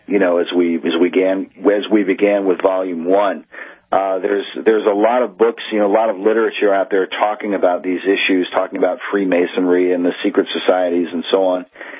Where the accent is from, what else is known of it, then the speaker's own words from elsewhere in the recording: United States; And you see, you and I, we grew up in America.